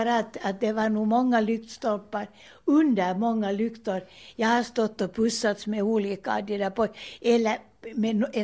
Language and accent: Swedish; Uusimaa, Finland; born there; Jag är född på Eira sjukhus 1929 och min pappa var ju då läkare. Det var 2 år sedan när jag blev Mänsälä flicka.